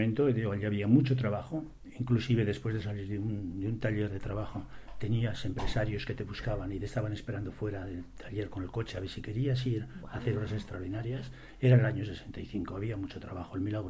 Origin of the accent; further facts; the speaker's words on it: Quintanar de la Sierra, Castile and León, Spain; born there; No, yo nací en Burgos, uh-huh. En un pueblecito llamado Quintanar de la Sierra. Nací en el año 47, con lo que ahora tengo 61 años cumplidos.